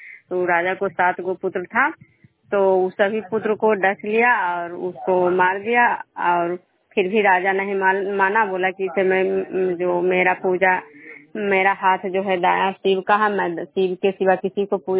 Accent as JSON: {"language": "Hindi", "town": "Bishunpur", "region": "Bihar", "country": "India", "said": "मैं बिशुनपुर ग्राम खजरा पंचायत नालंदा जिला नगर निगम प्रखंड की निवासी हूँ।"}